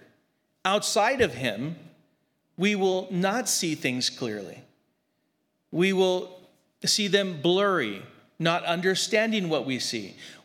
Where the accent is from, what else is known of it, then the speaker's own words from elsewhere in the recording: Grand Terrace, California, United States; Here, I grew up in Grand Terrace, and so I'd make trips down to Grand Terrace.